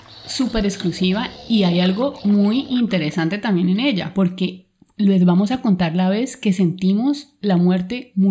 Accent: Colombia; nosotros venimos desde Colombia, estamos dando la vuelta al mundo, queremos llegar hasta Alaska

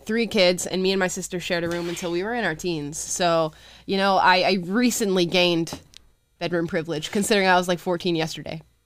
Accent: Florida, United States; So I'm obviously from Florida. You guys know that. I go home from to Florida

